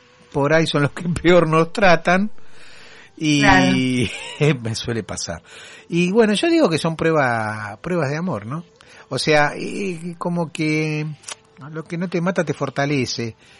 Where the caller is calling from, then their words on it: Lomas de Zamora, Buenos Aires Province, Argentina; de Lomas de Zamora, les mando saludos.